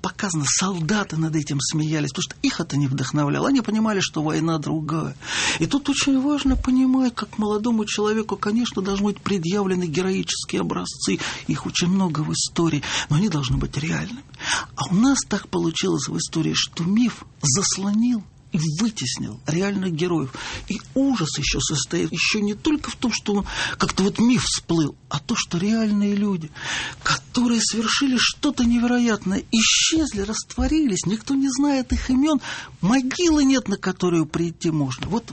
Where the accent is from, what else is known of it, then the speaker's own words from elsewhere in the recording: Moscow, Russia; Я как вот москвич такой очень за это переживаю.